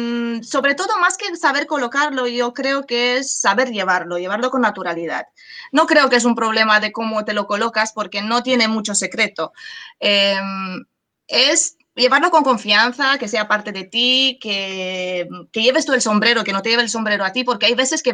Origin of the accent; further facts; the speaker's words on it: Romania; Spanish is a second language; now in Sitges, Spain; Yo soy de fuera, yo soy de Rumanía. Y llegué por una bonita casualidad a conocer a mi marido, que es de Barcelona, y nos hemos venido a vivir aquí hace ya 12 años.